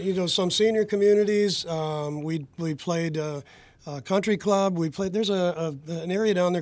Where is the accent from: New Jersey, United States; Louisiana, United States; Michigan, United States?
Michigan, United States; Redford; also born or lived in Farmington; Well, from from Redford, and then from Farmington, and then to MSU, and basically here since then.